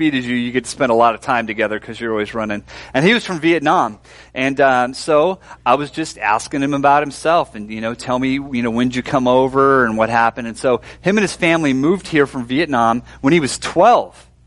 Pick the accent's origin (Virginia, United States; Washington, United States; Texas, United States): Washington, United States; Seattle; You know, and I loved it because I'm from Seattle. There's a lot of diversity in Seattle and a lot of different things going on.